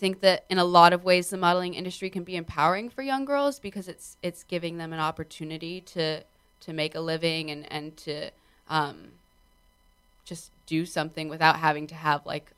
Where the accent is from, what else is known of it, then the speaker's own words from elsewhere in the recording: New York City, New York, United States; I grew up in the East Village and I was able to like do my own thing with my friends and stuff. And then I think I was 14 when we moved to Bushwick